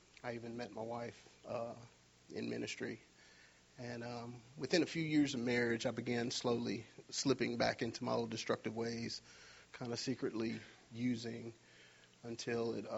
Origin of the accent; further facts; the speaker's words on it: Pineville, Louisiana, United States; I'm 41 years old. I'm from Pineville, Louisiana. I was raised in a two-parent, loving Christian home.